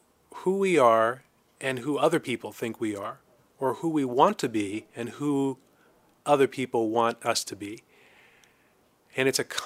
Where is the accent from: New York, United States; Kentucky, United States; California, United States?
California, United States; Fresno; But it was certainly very interesting growing up in the Fresno area just because the Hispanic culture was so prevalent there.